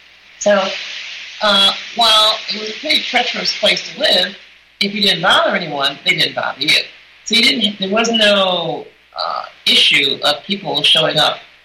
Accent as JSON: {"language": "English", "region": "New York", "country": "United States", "said": "Oh, no, I'm from New York. My medical practice is in New York."}